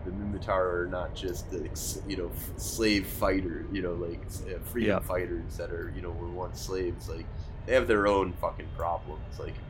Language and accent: English; United States; using English as a crutch is I'm from America, so I understand that.